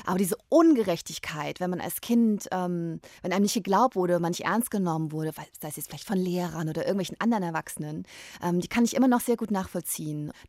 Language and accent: German; Thuringia, Germany; Also ich bin tatsächlich nicht in Jena aufgewachsen, sondern habe die ersten 8 Jahre meines Lebens in einem kleinen Dorf in der Nähe von Jena verbracht.